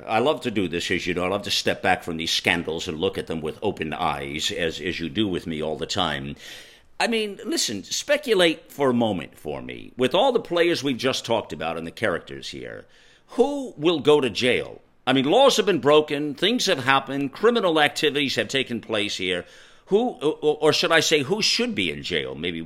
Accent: United States; It saddens me as a patriot, as an American here.

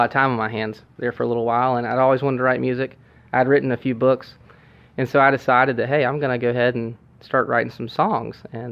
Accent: Charlotte, North Carolina, United States; I grew up in Charlotte, which is a much different Charlotte than I was born in.

